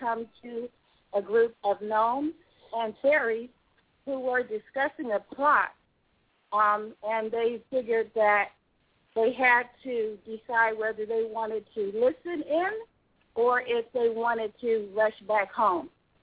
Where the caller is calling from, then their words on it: Folsom, California, United States; I'm calling from Folsom in California.